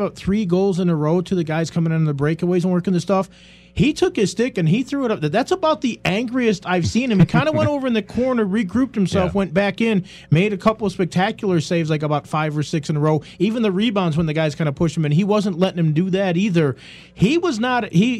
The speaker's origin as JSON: {"language": "English", "town": "Chicago", "region": "Illinois", "country": "United States", "said": "I've been watching a lot of Blackhawk games lately because I'm from Chicago."}